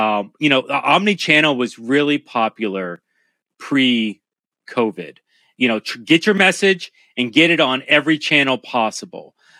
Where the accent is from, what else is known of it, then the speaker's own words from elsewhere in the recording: Miami, Florida, United States; I'm from Miami. I've been here a long time.